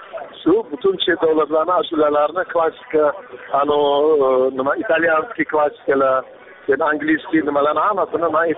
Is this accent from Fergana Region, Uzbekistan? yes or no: no; Tashkent, Uzbekistan; born there; Aslida men o'zi Toshkentda tug'ilganman, ota-onam Samarqandda.